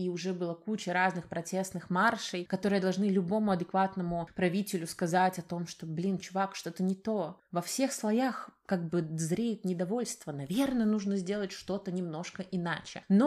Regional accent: Minsk, Belarus; Я из Минска, из Белоруссии.

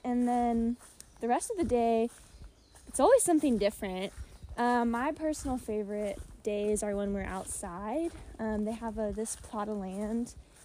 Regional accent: Bellingham, Washington, United States; Sure am. I'm from Bellingham.

